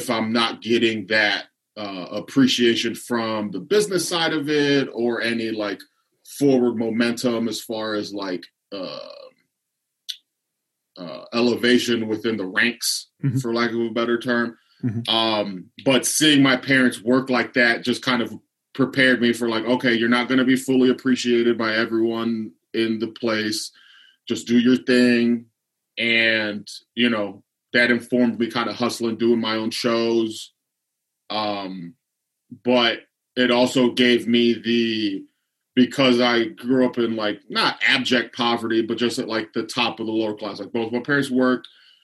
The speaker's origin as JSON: {"language": "English", "town": "Lorain", "region": "Ohio", "country": "United States", "tie": "born or raised there", "said": "Lorraine used a big steelyard, shipyard, auto industry. So like my dad used to work at the steel mill when I was a kid."}